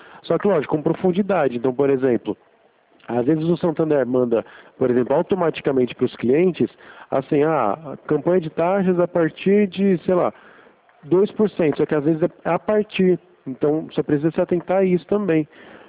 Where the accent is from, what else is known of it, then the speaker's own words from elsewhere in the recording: Carapicuíba, São Paulo, Brazil; Eu sou de Carapicuíba, o nosso escritório fica em cima do Banco do Brasil.